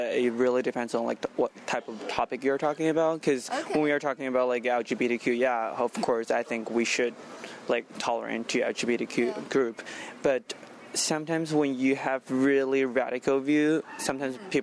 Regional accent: China; English is a second language; No. I don't think so, because I was, like, born and raised in China, and, like, I had a lot of, like, pressure from, like, academic and everything like

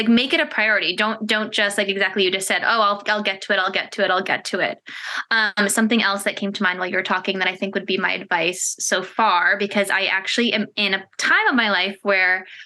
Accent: East Coast, United States; we're getting married in California and we're both from the East Coast.

